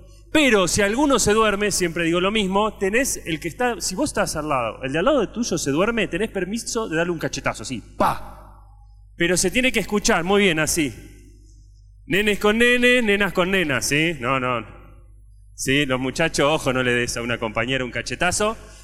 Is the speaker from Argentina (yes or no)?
yes; Argentina; Soy de Argentina.